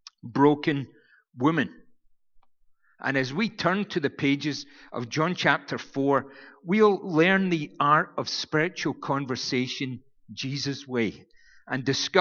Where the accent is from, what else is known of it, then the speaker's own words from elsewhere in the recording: Scotland, United Kingdom; I'm Scottish. I won't be spending any money.